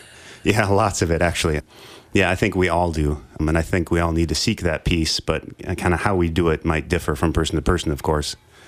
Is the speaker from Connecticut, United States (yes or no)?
no; Minnesota, United States; no, I'm native Minnesotan, and I was raised Catholic right here.